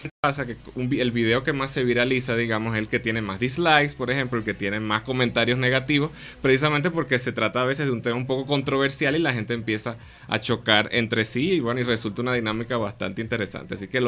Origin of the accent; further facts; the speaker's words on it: Venezuela; now in Dominican Republic; porque yo soy venezolano a pesar de que vivo en República Dominicana.